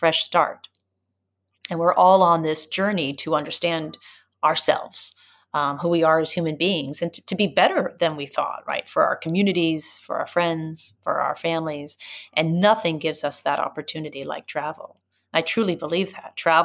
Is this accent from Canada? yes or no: no; United States; I said, oh, I'm from the United States. I said, but I love being in China.